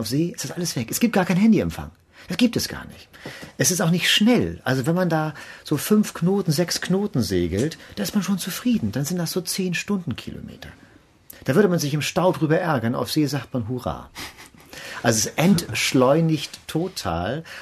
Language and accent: German; Kiel, Schleswig-Holstein, Germany; Erstmal komme ich aus Kiel, auch wenn man es hoffentlich nicht hört, aber so, wenn ich will, kann es auch so ein bisschen breiter werden, ne? Ist auch ein bisschen gemütlich da oben. Und in Kiel ist ja was eine kleine Stadt, ne?